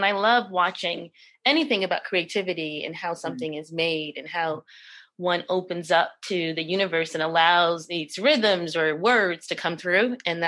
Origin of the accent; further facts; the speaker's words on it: Bronx, New York, United States; now in Los Angeles, United States; I did. I grew up in the South Bronx in the 70s when the Bronx was burning down, if you remember.